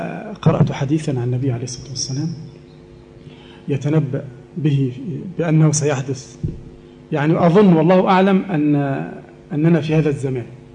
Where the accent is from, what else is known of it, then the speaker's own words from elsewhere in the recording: Egypt; وعندنا في مصر يعني المشاغل قليلة شيء، لا سيما في القرى، نحن أبناء قرى وأرياف تساوي البدو عندكم هنا